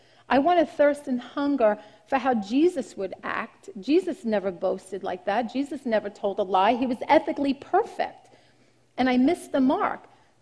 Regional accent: Brooklyn, New York, United States; we grew up in Brooklyn, it's a little less gentrified

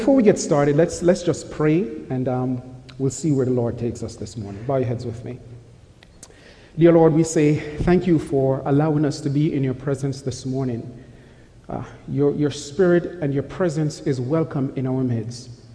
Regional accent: Jamaica; not that I'm complaining because I'm from Jamaica. I love the heat.

